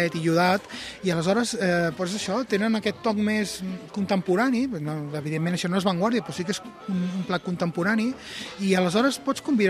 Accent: Catalonia, Spain; Avui anem a Badalona, que és a prop de casa meva, jo soc del Vallès

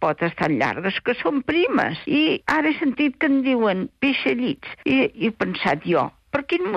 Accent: Esparreguera, Catalonia, Spain; Soc filla d'Esparreguera, del poble, de les antigues, no?

